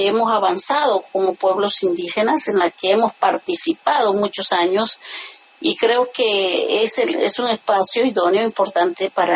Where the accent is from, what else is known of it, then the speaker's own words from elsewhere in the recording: Colombia; los valores que como colombianos tenemos.